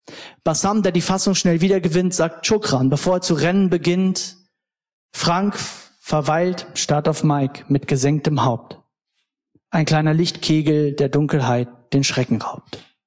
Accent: West Germany, Germany; dass man sich als Westdeutscher darüber hebt

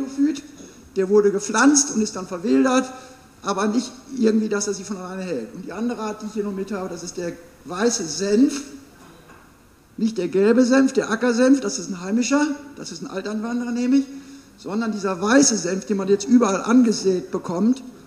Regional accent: Bremen, Germany; bei uns in Norddeutschland, ich komme aus Bremen

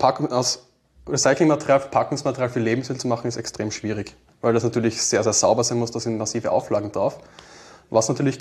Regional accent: Graz, Styria, Austria; Ich bin eigentlich ein Grazer, habe unten das Bischöfliche Gymnasium besucht

